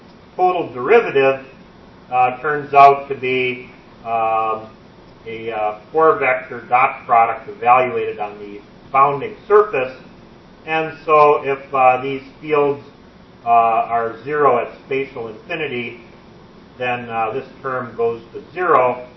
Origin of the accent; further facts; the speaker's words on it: United States; Incidentally, since I'm from America, you have to have an advertisement in the talk.